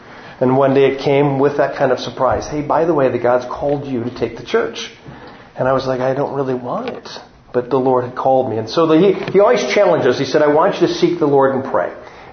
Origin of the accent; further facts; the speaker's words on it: Michigan, United States; born and raised in Michigan, close to Detroit.